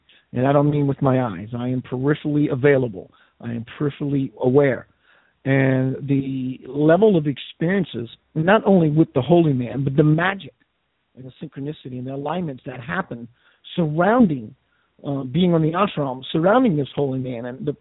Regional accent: Memphis, Tennessee, United States; I'm from Memphis, Tennessee.

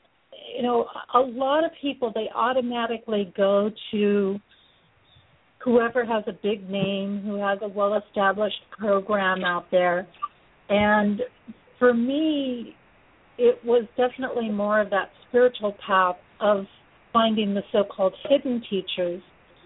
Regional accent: Manhattan Beach, California, United States; I grew up in Southern California and just outside of the LA area in a little suburb called Manhattan Beach.

